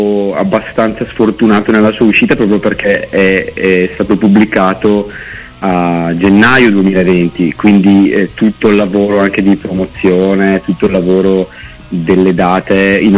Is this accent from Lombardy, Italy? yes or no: yes; Brescia, Lombardy, Italy; Io sono di Brescia